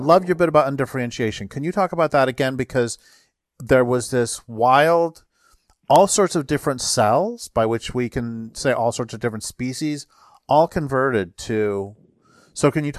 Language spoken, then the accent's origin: English; Colorado, United States; When I grew up in Colorado, it had already been, of course, greatly destroyed